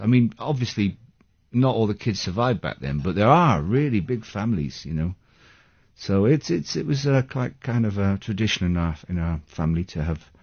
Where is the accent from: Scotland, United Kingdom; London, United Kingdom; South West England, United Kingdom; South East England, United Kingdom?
South West England, United Kingdom; Bristol; And I was raised in Bristol, and that's it, really.